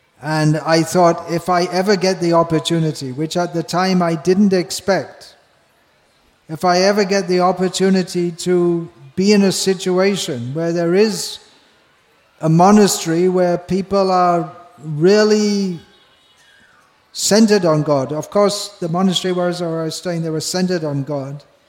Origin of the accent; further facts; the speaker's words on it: England, United Kingdom; growing up in England in those days, we didn't even hear, we didn't even know about the concept of reincarnation at all.